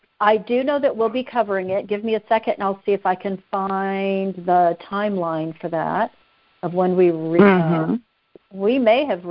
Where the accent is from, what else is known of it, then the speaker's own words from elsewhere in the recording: St. Louis, Missouri, United States; I'm from St. Louis.